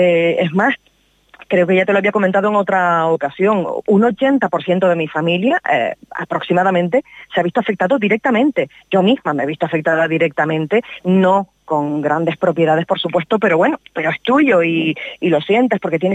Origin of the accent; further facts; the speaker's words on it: Los Llanos de Aridane, Canary Islands, Spain; Yo soy del Valle de Aridane, yo soy de los Llanos de Aridane. Yo no vine de fuera a cubrir esta noticia, yo estaba aquí años antes y semanas antes